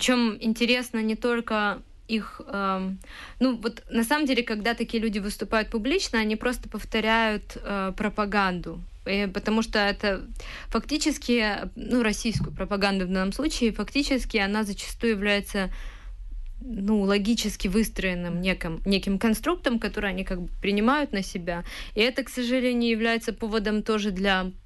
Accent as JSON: {"language": "Russian", "region": "Kyiv", "country": "Ukraine", "said": "Но мы активисты, мы киевляне, мы из Киева можем пойти это сделать."}